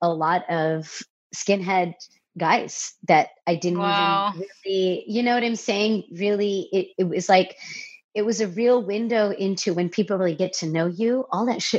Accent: Santee, California, United States; also born or lived in Chicago; So I was born in Chicago. My parents immigrated here about 46 years ago from India. And my sister was born there, and my brother and I were both born in Chicago. And I moved from Chicago to Santee, San Diego area, when I was about 7.

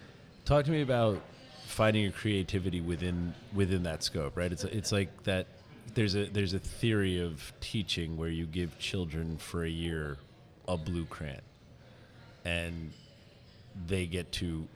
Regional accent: Red Bank, New Jersey, United States; at a bar in Red Bank, which is my hometown

